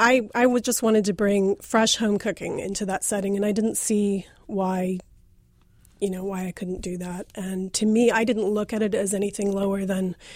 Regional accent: London, United Kingdom; I grew up in London and really had no experience with fraternities.

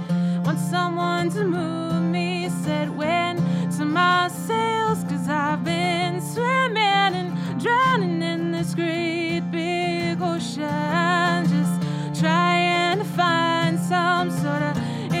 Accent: Lupus, Missouri, United States; I grew up right outside Lupus, Missouri, which is a small river town.

